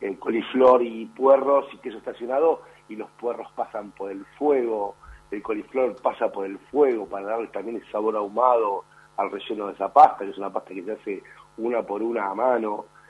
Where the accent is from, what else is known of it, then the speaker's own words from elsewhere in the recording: Hurlingham, Buenos Aires Province, Argentina; now in Buenos Aires, Argentina; yo soy de provincia de Buenos Aires, de Hurlingham, y tenía mi parrilla en casa de mis padres, bueno, y ahora que vivo en Capital